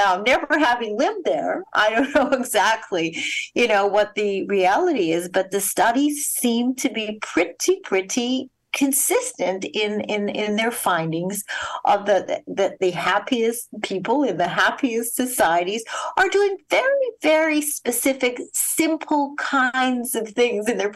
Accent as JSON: {"language": "English", "country": "Canada", "tie": "born or raised there", "said": "I mean, I'm Canadian, you know, born, raised, educated in Canada."}